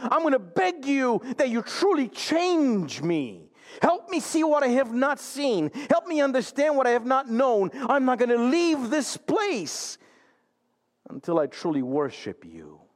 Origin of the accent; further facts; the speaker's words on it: Romania; I grew up in Romania, and those that have that experience of growing up in a different country